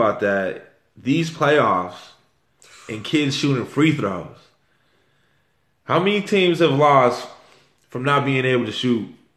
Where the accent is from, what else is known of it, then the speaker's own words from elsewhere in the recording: El Paso, Texas, United States; now in San Antonio, United States; One thing that's different at living in San Antonio, I'm from El Paso, Texas.